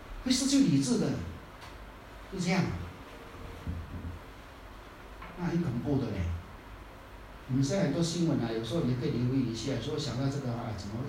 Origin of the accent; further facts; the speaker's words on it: Taiwan; 在台湾啊，我闽南人讲一句话